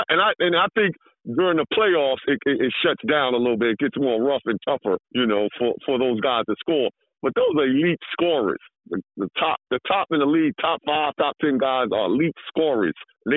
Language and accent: English; New York, United States; for the New Jersey Nets, my home team, even though I'm from New York.